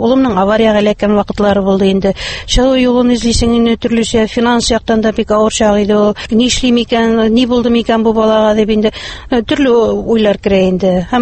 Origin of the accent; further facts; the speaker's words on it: Bashkortostan, Russia; born there; moved away as an adult; now in Naberezhnye Chelny, Russia; Мин үземнең тумышым белән Башкортстаннан, Учалы районы Ахунавыннан. Мин 78-нче елны шушы КамАЗ төзелешенә килдем һәм шушында мөслим җигитенә кияүгә чыгып, шушында тормыш корып, хәзерге көндә дә шушы Чаллы шәһәрендә яшим.